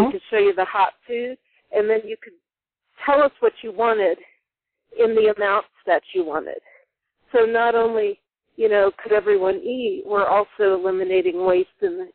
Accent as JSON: {"language": "English", "town": "Canton", "region": "Ohio", "country": "United States", "tie": "born or raised there", "also_born_or_lived": "Santa Fe, New Mexico", "said": "Well, I was born and raised in Canton, Ohio, and I went to Ohio State"}